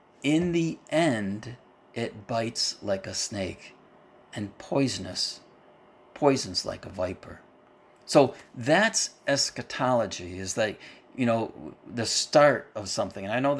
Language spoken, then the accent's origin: English; New York, United States; also born or lived in Mansfield, Ohio / Michigan / Illinois; I was born in Mansfield, Ohio. We moved to Michigan, and then I was in Illinois, and then I moved to New York in Western New York, and probably when I was around the age of 4 or 5.